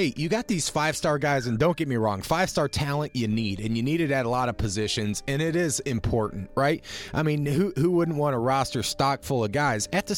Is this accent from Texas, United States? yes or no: no; Fort Wayne, Indiana, United States; I'm from Fort Wayne, all right? I know Fort Wayne talent pretty well.